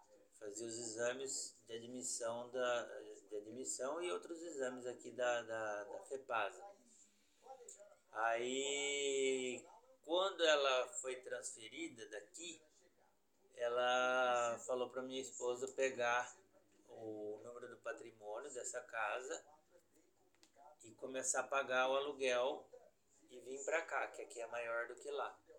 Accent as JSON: {"language": "Portuguese", "town": "Bauru", "region": "São Paulo", "country": "Brazil", "said": "Nós somos todos de Bauru. Aqui eu moro faz 26 anos."}